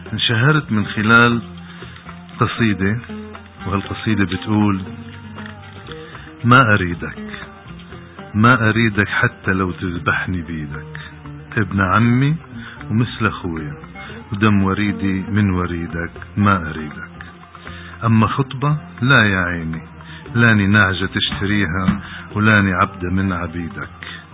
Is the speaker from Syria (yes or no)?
yes; Palmyra, Homs Governorate, Syria; born there; أنا شاعر سوري، ولدت بمدينة تدمر ب 21 تموز 1949. درست مدينة حمص وبلشت كتابة الشعر من وقت كان عمري 13 سنة.